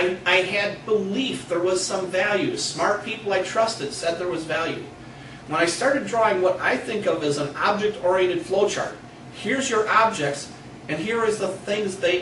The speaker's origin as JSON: {"language": "English", "region": "Michigan", "country": "United States", "said": "if I go through this whole interview without saying ain't or gonna, then nobody will know I'm from Michigan."}